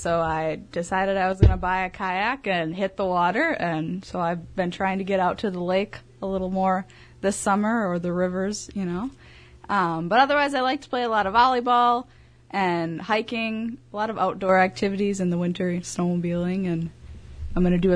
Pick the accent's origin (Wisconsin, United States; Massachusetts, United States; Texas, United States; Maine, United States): Wisconsin, United States; Abbotsford; I grew up in Abbotsford, so I graduated then from Abbotsford High School in 2013.